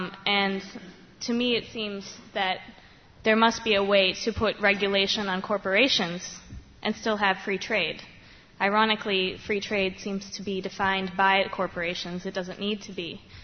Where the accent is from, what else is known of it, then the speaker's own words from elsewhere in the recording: United States; Speaking as an American, in the United States